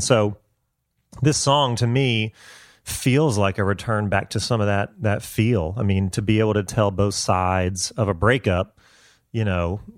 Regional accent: Augusta, Georgia, United States; moved away as an adult; now in Nashville, United States; Charles and I grew up together in Augusta, Georgia, and we were writing songs together at the University of Georgia our last year there.

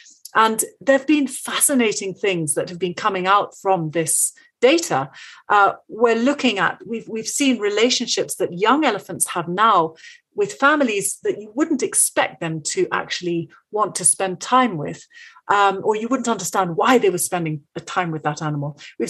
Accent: Kenya; I'm actually Kenyan. I was born in Kenya

